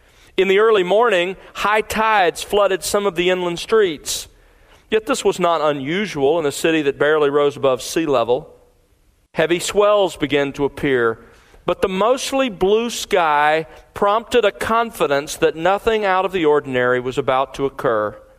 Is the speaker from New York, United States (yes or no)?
no; Mobile, Alabama, United States; I still remember, as growing up in Mobile, Alabama, I remember several occasions.